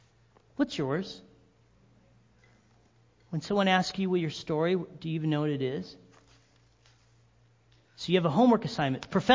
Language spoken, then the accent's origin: English; Big Bear, California, United States; now in Big Bear, United States; Because I'm a hick from Big Bear.